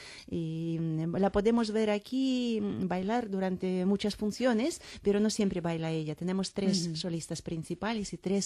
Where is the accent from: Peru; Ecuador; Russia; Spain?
Russia; Perm, Perm Krai; born there; Spanish is a second language; Yo he nacido en los Urales, en la ciudad que se llama Perm.